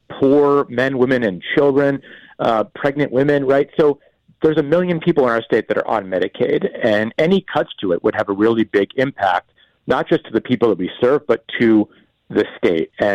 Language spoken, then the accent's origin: English; United States; I'm an American, right?